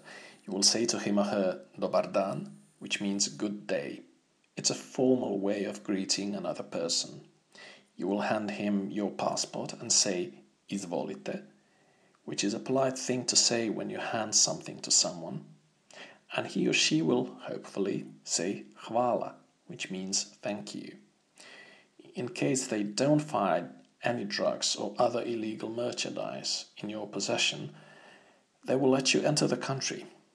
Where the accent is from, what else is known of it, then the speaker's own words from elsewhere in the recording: Croatia; first language Croatian; English is a second language; English is the native language of the majority of you, and I presume none of you speak my native language, which is Croatian. That's why I'm going to teach you a few useful words in Croatian, because if you haven't already, then you should definitely visit my country.